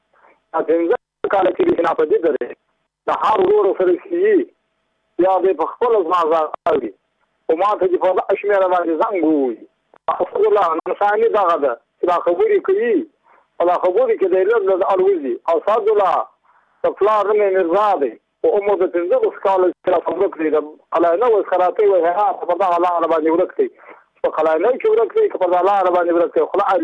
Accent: Badghis, Afghanistan; زه په خپله د بادغیس ولایت یم د مقر د ولسوالۍ یم.

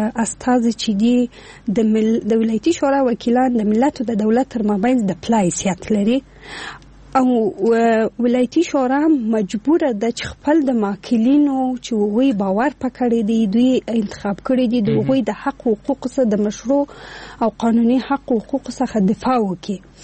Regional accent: Afghanistan; ځکه زه افغان یم او موږ ټول یو افغان یم.

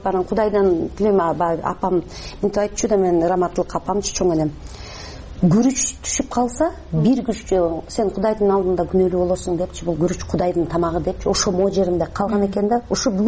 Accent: Naryn, Naryn Region, Kyrgyzstan; мен нарында чоңойдум ошондо билесиздерби ушу биз деген совет доорунда мен кичинекей кыз болчумун бир 5-6 жашта

